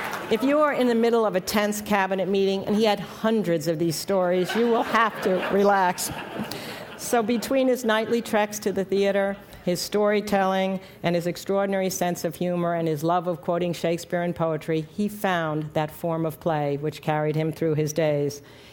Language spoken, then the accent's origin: English; Rockville Centre, New York, United States; came to my hometown of Rockville Center, Long Island